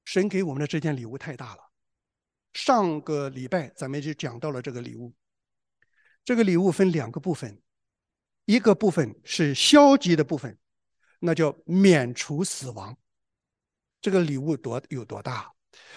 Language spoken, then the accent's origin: Chinese; China